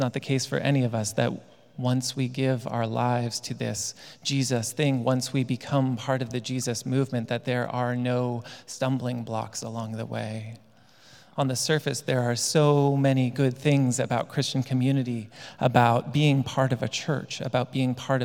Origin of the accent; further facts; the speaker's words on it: Cambridge, Ontario, Canada; I can remember one summer in my hometown going out onto the streets of Cambridge, Ontario as part of our mission to tell people about the love of God.